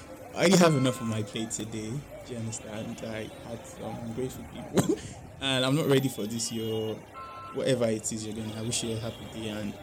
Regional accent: Nigeria; I'm from Nigeria.

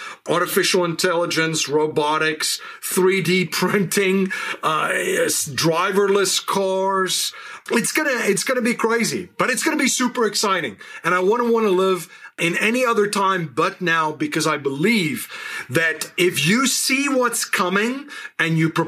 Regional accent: South Africa; Growing up in South Africa during a very interesting time in the country's history, I was red-pilled as a young man.

